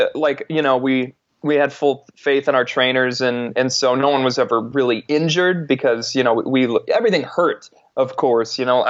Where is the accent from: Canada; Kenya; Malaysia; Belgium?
Canada; I'm Canadian.